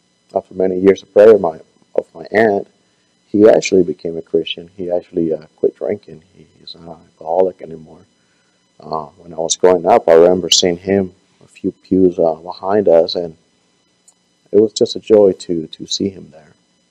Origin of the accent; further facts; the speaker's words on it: Baja California, Mexico; also born or lived in Washington, United States; and I'm from Baja, California, Mexico, so we're surrounded by water and the beach